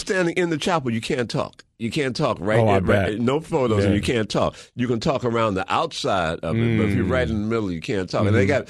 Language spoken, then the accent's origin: English; United States; That, like I said, being an American